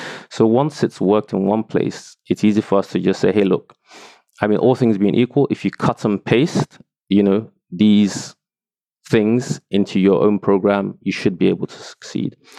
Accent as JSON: {"language": "English", "country": "Nigeria", "said": "You know, I'm from Nigeria and we're very, very aggressive."}